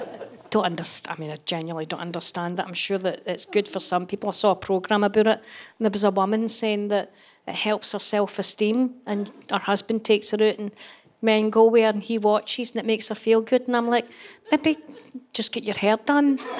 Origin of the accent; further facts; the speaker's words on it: Scotland, United Kingdom; I'm a Scottish woman.